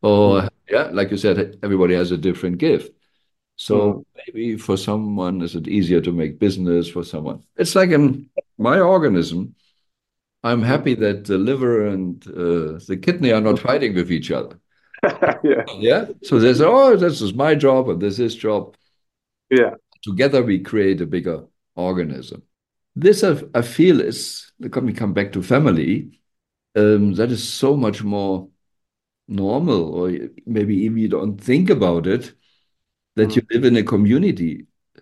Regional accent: Germany; I grew up in the Western world in Germany. I studied in Berlin, but I grew up in different other areas.

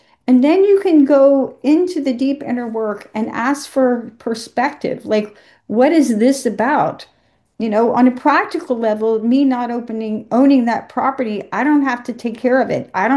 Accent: Savannah, Georgia, United States; So I grew up in the American South, and I grew up in Savannah, Georgia.

